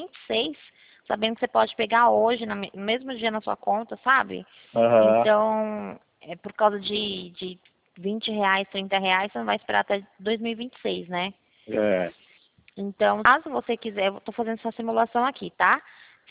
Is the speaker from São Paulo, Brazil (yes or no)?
yes; Rio Claro, São Paulo, Brazil; eu sou aqui do Rio Claro mesmo.